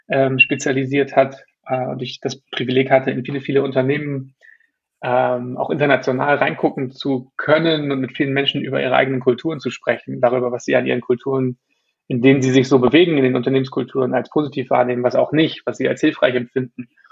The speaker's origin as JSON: {"language": "German", "region": "Bremen", "country": "Germany", "tie": "born or raised there", "said": "Ich bin als erstes mal in Bremen geboren und groß geworden"}